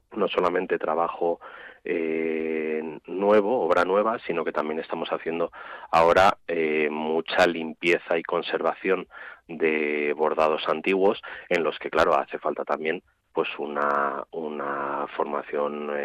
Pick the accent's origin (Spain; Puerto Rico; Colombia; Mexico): Spain; León, Castile and León; Nosotros somos originarios de León